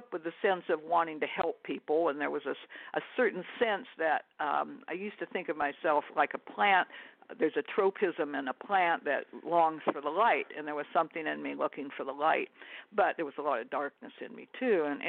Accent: Seattle, Washington, United States; Oh, well, I grew up in West Seattle, and a fairly normal middle-class family.

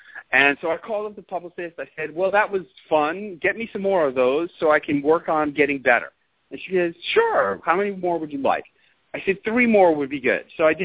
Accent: New York, United States; And I said, huh, well, how about NBC New York? Can I go on the morning news in NBC and tell my hometown people about what it was that raised me up from being a taxi driver to a millionaire?

